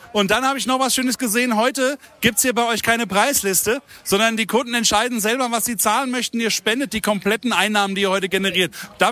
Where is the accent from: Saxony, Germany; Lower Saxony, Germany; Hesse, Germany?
Hesse, Germany; man kriegt so de Pippes, wie man bei uns in Hessen sagt.